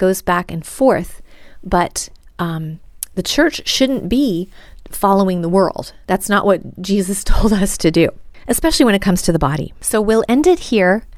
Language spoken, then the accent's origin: English; Boston, Massachusetts, United States; I'm Irish myself and sixth generation Bostonian. I know I lost the accent a long time ago, but I can do it.